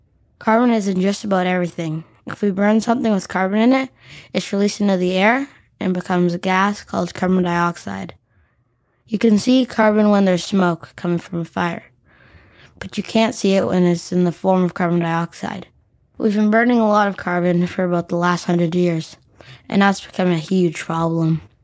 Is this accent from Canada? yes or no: yes; Toronto, Ontario, Canada; and I'm from Toronto.